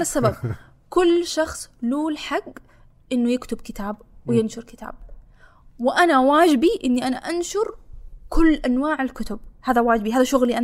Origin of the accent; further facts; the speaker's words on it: Saudi Arabia; مو كبنت، كسعودية